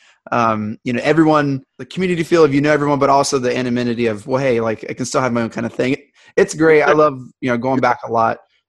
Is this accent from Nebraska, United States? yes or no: no; Parkersburg, West Virginia, United States; moved away; I grew up in Parkersburg. I currently don't live there. I live a couple hours away.